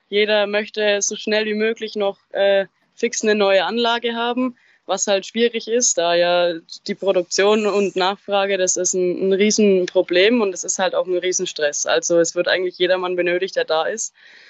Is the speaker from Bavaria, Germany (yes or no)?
yes; Kitzingen, Bavaria, Germany; Ich komme aus Kitzingen und arbeite bei den Lichtkraft- und Wasserwerken dort.